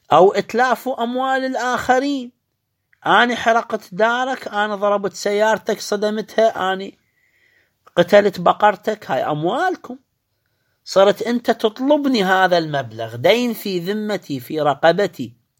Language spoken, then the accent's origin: Arabic; Iraq; عندنا بالعراق اسمه مصرف الرشيد والرافدين